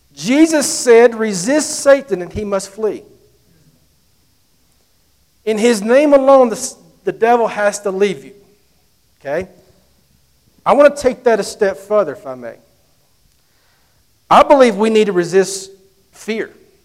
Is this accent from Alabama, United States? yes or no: yes; Pelham, Alabama, United States; he's from my hometown of Pelham